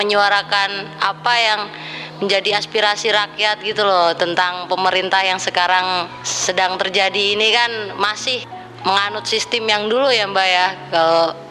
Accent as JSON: {"language": "Indonesian", "town": "Sleman", "region": "Special Region of Yogyakarta", "country": "Indonesia", "said": "Saya dari Jogja aja, dari Sleman."}